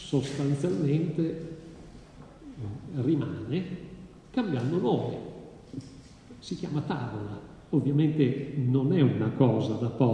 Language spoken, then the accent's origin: Italian; Venice, Veneto, Italy; io da mezzo veneziano che sono un po' perplesso